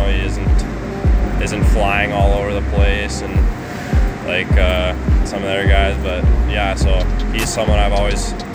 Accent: Calgary, Alberta, Canada; If I had second choice, probably be the Flames, just because they're my hometown team.

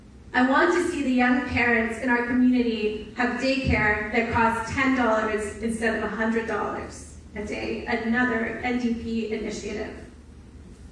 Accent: Campbellford, Ontario, Canada; born there; I was born in Campbellford, had my first job at the Quinte Mall. I went to Loyalist College. My mom was a lifelong teacher in this school board. I've raised my own children in Picton and launched my business.

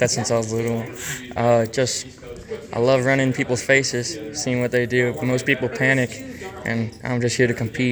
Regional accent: Texas, United States; because I'm from Texas, so I won't be able to see them all summer.

